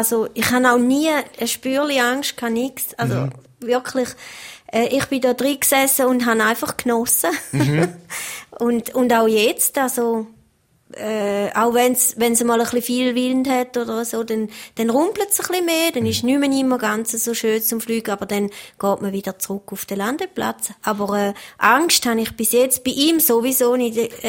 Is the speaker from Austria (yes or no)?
no; Pfyn, Thurgau, Switzerland; born there; Also ich komme ja, wie man hört, aus der Ostschweiz. Ich bin in Pfien im Thurgau geboren und bin jetzt ganz in der Nähe vom Pfienwald.